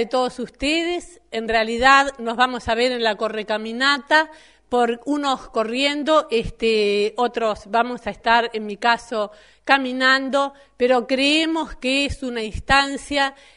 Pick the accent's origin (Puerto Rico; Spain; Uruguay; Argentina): Uruguay; como uruguaya en segundo lugar